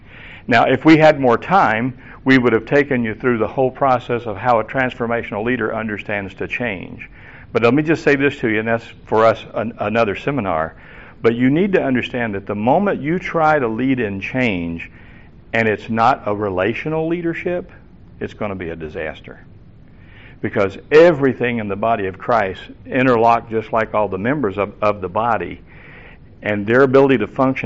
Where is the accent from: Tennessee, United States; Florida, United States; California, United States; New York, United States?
Tennessee, United States; But actually, growing up in Tennessee, I was prepared for that culture and knew that I understood it.